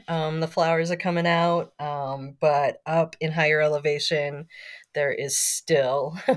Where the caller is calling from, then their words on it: Bishop, California, United States; So actually currently I'm in Bishop, California, also known as Paiahunaru, which is translates into the land of flowing water.